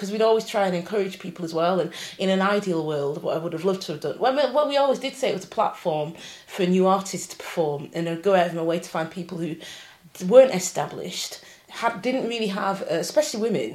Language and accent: English; Bolton, North West England, United Kingdom; now in Manchester, United Kingdom; I'm from Bolton, born and bred in Bolton. Yeah, my parents are from Jamaica, but I'm a Bolton lass.